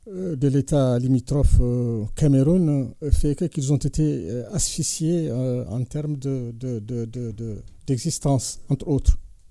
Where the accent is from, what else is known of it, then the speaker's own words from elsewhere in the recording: Mauritania; Effectivement, chez nous, en Mauritanie, nous avons eu le même cas.